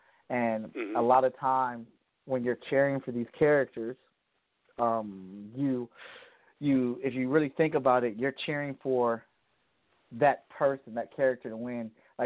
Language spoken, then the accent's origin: English; Cleveland, Ohio, United States; now in Columbus, United States; I am from Cleveland and I live currently in Columbus.